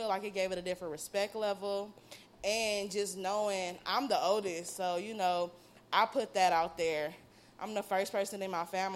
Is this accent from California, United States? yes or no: yes; Inglewood, California, United States; So to be able to live the artist dream in Cali and doing it. I'm from Inglewood.